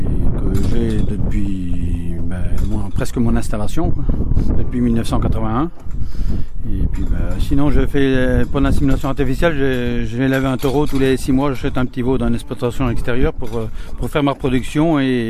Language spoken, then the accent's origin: French; Aigné, Pays de la Loire, France; je viens de la commune de Aigné, juste à côté de Lavardin, à 3 km de chez moi.